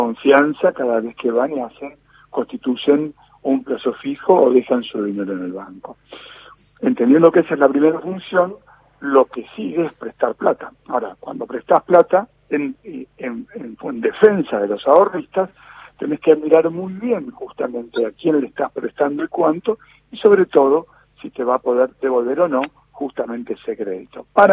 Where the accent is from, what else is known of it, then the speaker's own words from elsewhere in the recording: Santa Fe, Argentina; Yo soy santafesino